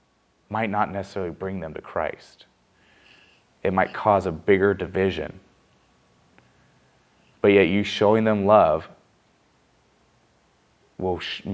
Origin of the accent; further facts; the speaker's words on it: Guadalupe, United States; my kids were already being accused of stealing other kids' stuff because we're from Guadalupe.